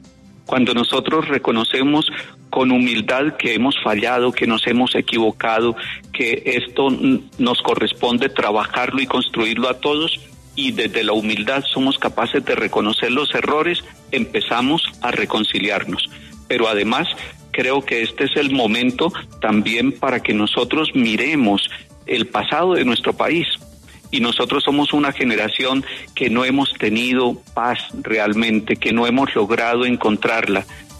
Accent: Colombia; a que seamos capaces de unirnos como colombianos

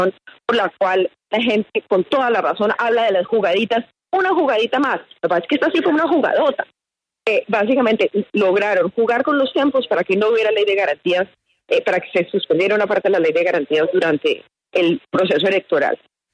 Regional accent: Cali, Valle del Cauca, Colombia; Yo también soy caleña

